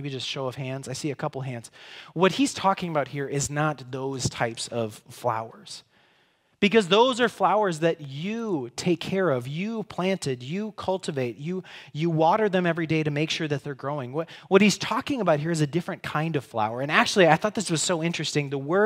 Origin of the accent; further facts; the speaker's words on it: Rapid City, South Dakota, United States; I grew up in Rapid City, so out in the Black Hills.